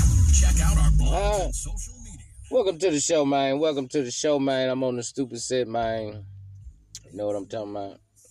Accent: Newton, Mississippi, United States; I'm from Newton, man. New Mississippi, man.

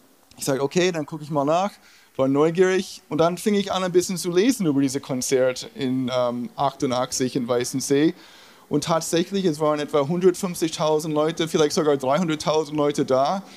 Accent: Connecticut, United States; German is a second language; moved away as an adult; also born or lived in New York; now in Germany; Ich stamme aus New York und bin in Connecticut aufgewachsen. Ich bin Anfang 89 nach Deutschland gekommen.

